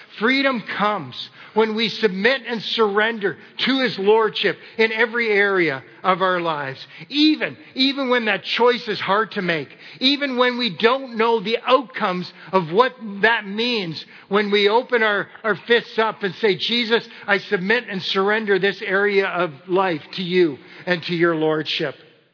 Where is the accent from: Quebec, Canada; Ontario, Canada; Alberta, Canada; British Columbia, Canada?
Ontario, Canada; Kitchener; I grew up in Kitchener, Ontario